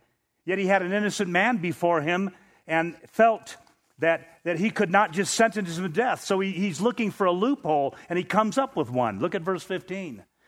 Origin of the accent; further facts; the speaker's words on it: United States; But I'm a Christian before I'm an American.